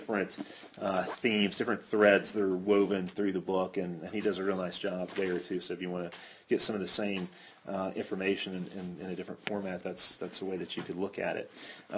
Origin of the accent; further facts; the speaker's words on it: Chicago, Illinois, United States; I grew up in Chicago, went to a large public high school